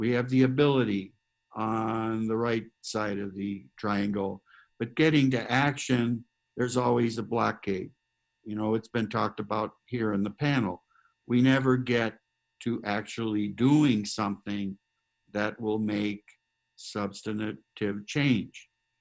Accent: Milwaukee, Wisconsin, United States; Well, growing up in Milwaukee, I got called a WAP, which means without papers, a Dago, and I went to a Catholic Jesuit school.

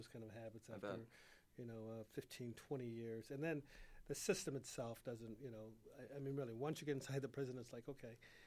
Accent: Illinois, United States; Actually, I just grew up south here in Illinois. There, I'm a Chicago Bear fan.

